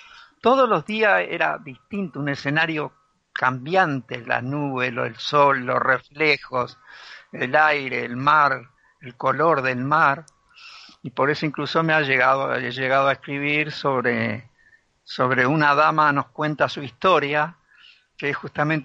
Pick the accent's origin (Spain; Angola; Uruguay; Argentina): Uruguay; moved away; yo soy uruguayo, muy uruguayo. Este, han notado, yo hace 10 años que estoy acá, y según dice mi señora, tú sigues con tus uruguayeses.